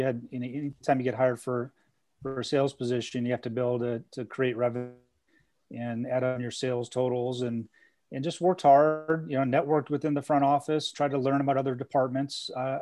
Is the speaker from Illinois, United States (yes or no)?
yes; Peoria, Illinois, United States; You know, I grew up in Peoria, Illinois, so just a couple hours across the border